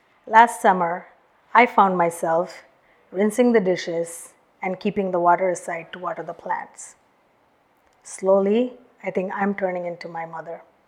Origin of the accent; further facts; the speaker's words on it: Pacific Northwest, United States; I am from the Pacific Northwest, and as we see all around us, it's green, there's lots of water.